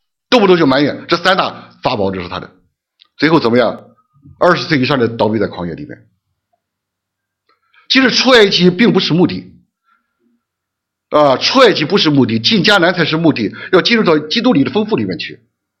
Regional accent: China; 很多时候我们中国人喜欢忧虑

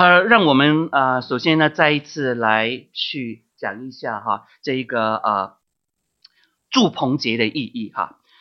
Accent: China; 因为犹太人的这个月份是像我们中国人一样是按照月亮的哈

